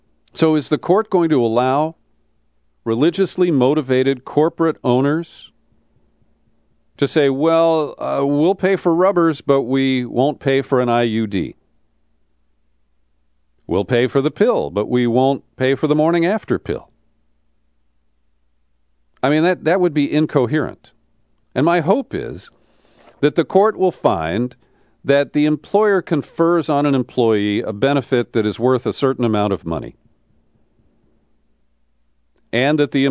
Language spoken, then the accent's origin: English; Cincinnati, Ohio, United States; approved by the IRS office in my hometown of Cincinnati.